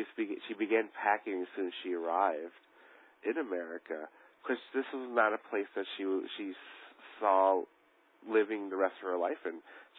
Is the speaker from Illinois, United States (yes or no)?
yes; Chicago, Illinois, United States; born there; I was born in Chicago.